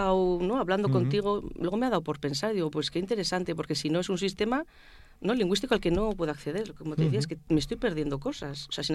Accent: Bilbao, Basque Country, Spain; no es lo mismo de donde yo vengo, que es Bilbao, toda el área metropolitana de Bilbao

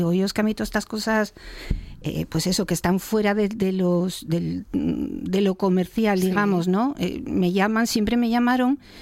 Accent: Lugones, Asturias, Spain; estamos en Lugones, antes teníamos la tienda física en Oviedo, yo soy de Lugones.

